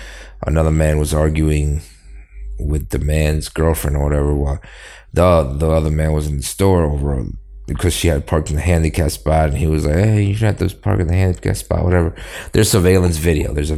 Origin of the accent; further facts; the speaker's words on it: New York, United States; but I grew up in New York and I thought I was a Democrat.